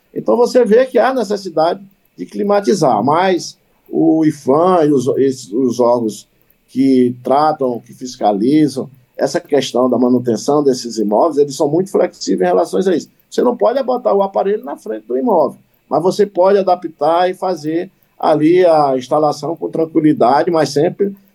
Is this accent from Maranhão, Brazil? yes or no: yes; São Luís, Maranhão, Brazil; born there; Quando eu nasci em São Luís, nós tínhamos chuvas regulares